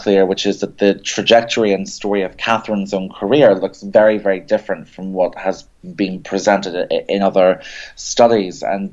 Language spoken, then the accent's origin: English; Northern Ireland, United Kingdom; I grew up in Northern Ireland and I loved history.